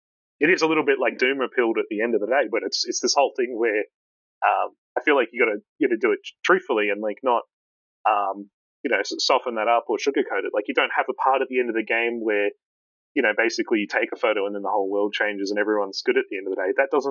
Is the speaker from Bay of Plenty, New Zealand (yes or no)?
yes; Tauranga, Bay of Plenty, New Zealand; Yeah, so you know, I'm Maori. I'm from Ngaitarangi, which is where the game like sort of takes place in Tauranga, which is you know, within that tribal boundary.